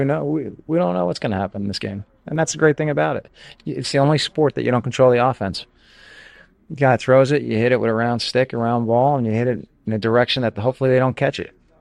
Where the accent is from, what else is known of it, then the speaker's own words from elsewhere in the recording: New York, United States; Well, I mean, growing up in Long Island, a small little town